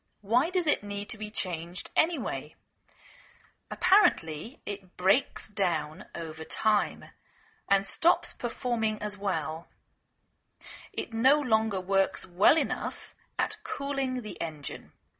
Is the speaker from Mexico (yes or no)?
no; England, United Kingdom; now in United States